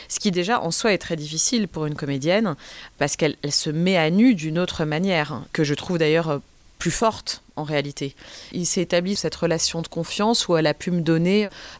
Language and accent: French; France; Moi en grandissant en France, en étant algérienne et en étant tout aussi française d'ailleurs